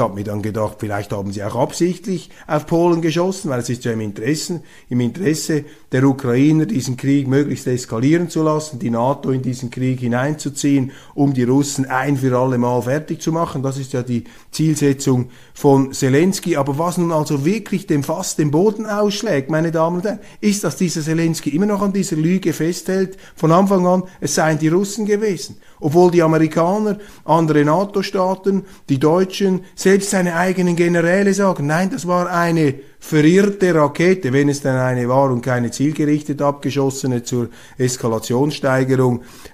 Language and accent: German; Switzerland; Als Schweizer, auch als Journalist.